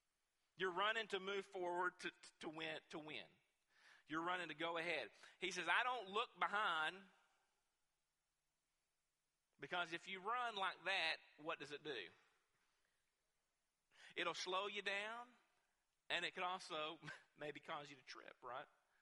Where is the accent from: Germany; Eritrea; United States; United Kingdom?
United States; Ashland; I'm from the Ashland area, and when Ashland had their race, they would do it at a park, and it would be up in some hills and some woods.